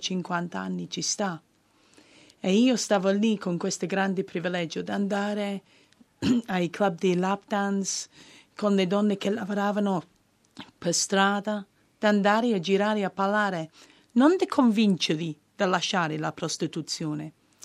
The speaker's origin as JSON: {"language": "Italian", "region": "England", "country": "United Kingdom", "second_language": "Italian", "said": "non sono italiana, sono inglese. Sono da Gran Bretagna, però 18 mesi fa, dopo 11 anni, lavorando proprio a centro Londra"}